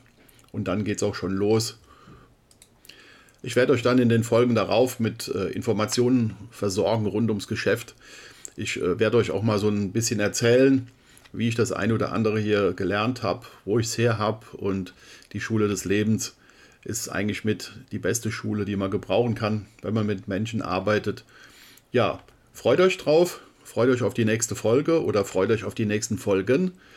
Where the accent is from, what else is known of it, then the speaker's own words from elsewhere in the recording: Nassau, Rhineland-Palatinate, Germany; born there; now in Nickenich, Germany; Ich bin geboren in Nassau, das ist ein kleines Städtchen im Lahntal, ganz idyllisch gelegen. Heute lebe ich im, auch schönen Städtchen Nickenich in der Nähe von Andernach. Ich bin aktuell 57 Jahre alt